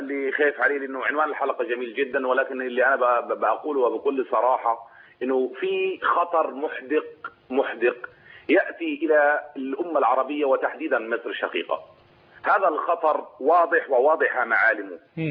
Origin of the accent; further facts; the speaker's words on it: Gaza, Gaza Strip, Palestine; فأنا مواطن من غزة